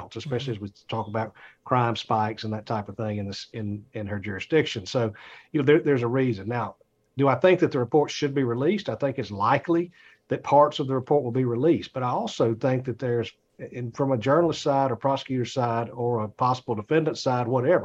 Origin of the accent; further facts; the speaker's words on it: Atlanta, Georgia, United States; I'm from Atlanta.